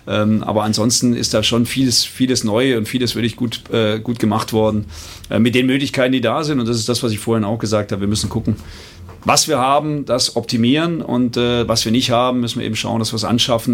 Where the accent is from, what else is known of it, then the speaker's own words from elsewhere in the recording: Heilbronn, Baden-Württemberg, Germany; Ich komme aus dem Heilbronner Raum, also das ist ein Katzensprung hier nach Mannheim.